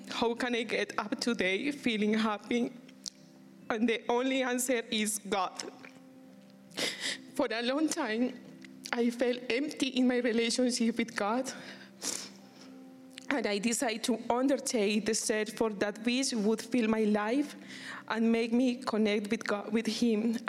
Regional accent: Colombia; now in Canada; I am from Colombia. I have been in Canada for 1 year. I was born in a Catholic family that deeply loves God

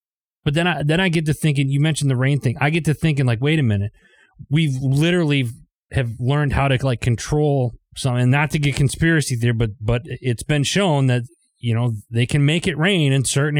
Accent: Wisconsin, United States; like you got me back into like the gardens, like growing up in Wisconsin, and I was just up there.

